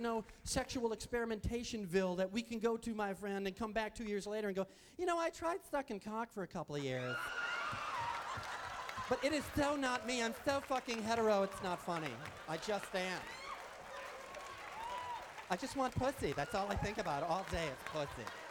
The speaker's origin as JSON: {"language": "English", "region": "Wisconsin", "country": "United States", "said": "I'm from Wisconsin. I know how hard it is to skate, let alone figure skate."}